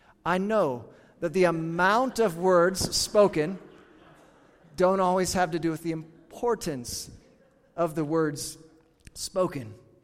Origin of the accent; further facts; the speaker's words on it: United States; But as an American, as a man, as a father, I want to provide, I want to work, I want to be productive